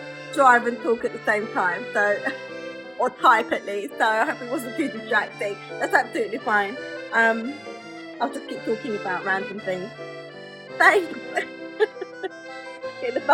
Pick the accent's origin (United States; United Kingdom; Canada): United Kingdom; London; accent: North London; I live in London. I am a Londoner, born and bred. So sorry about the accent. I'm from North London, so we have quite an unusual accent, I would say.